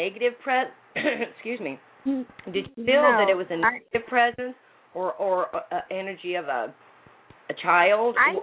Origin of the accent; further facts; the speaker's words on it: Atlantic, Iowa, United States; I was raised in Atlantic, Iowa.